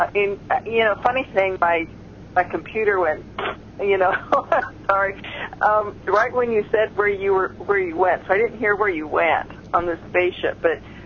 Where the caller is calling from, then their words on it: Washington, United States; I'm calling from Washington State.